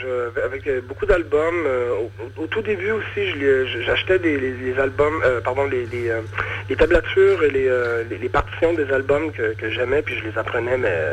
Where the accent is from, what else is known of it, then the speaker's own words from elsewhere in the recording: Moncton, New Brunswick, Canada; C'est de là d'où je viens, mes racines, mes parents, tout le reste de ma famille habite là d'ailleurs.